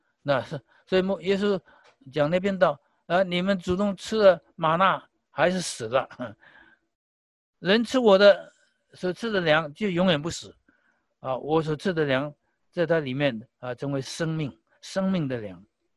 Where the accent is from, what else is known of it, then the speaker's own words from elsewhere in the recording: Taiwan; 即便我在台湾长大也是这样的，普遍营养不够呀。